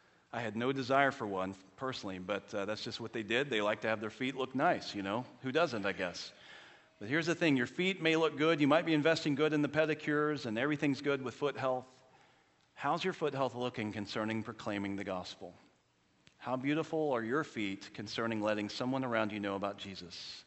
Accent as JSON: {"language": "English", "town": "Jacksonville", "region": "Florida", "country": "United States", "tie": "born or raised there", "said": "Most of my buddies that I grew up with are all IMB missionaries today, all of them that I grew up with in Jacksonville."}